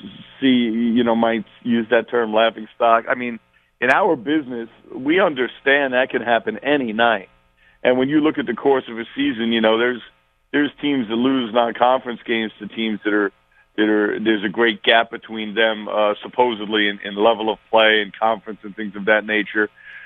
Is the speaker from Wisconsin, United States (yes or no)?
no; Queens, New York, United States; So I'm born and raised in Queens. I was sneaking into St. John's games when I was 10 years old.